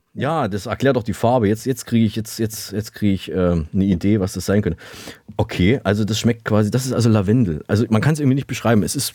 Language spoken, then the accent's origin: German; Saalfeld, Thuringia, Germany; born there; Konkret geht es um den Lokalteil meiner Geburtsstadt Saalfeld